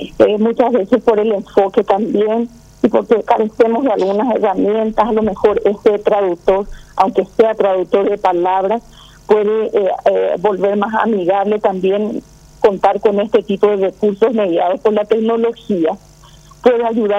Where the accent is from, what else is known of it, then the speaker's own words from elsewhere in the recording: Paraguay; todos los paraguayos, porque somos paraguayos